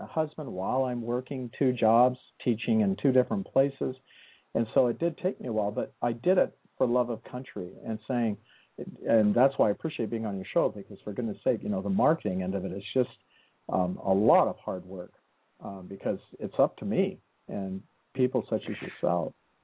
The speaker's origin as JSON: {"language": "English", "town": "Great Falls", "region": "Montana", "country": "United States", "tie": "born or raised there", "said": "When I was growing up in Great Falls, Montana, in the 1960s, we used to have nativity pageants during Christmas."}